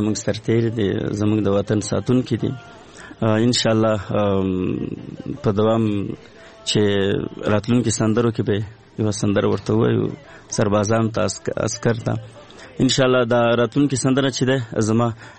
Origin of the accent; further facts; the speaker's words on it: Paktia, Afghanistan; زه د لوی پکتیا یم او د سید کرم ولسوالی کلمو کوسیندې